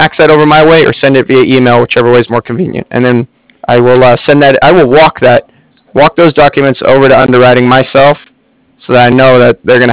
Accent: San Francisco, California, United States; We're from the San Francisco area, so they have that type of lifestyle

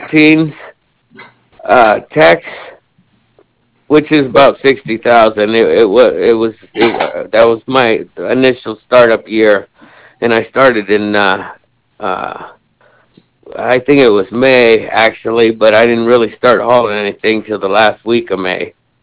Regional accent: San Diego, California, United States; now in Mineral Wells, United States; Yeah, I'm from San Diego originally.

